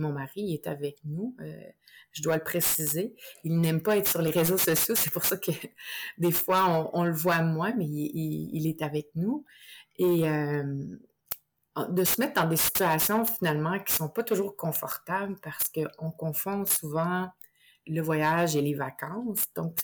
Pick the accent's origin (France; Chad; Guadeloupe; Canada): Canada; Quebec; je viens de la région des Cantons de l'Est, qui est une magnifique région, si vous connaissez... au Québec, et j'ai eu la chance de grandir là, justement dans un milieu où la nature était très présente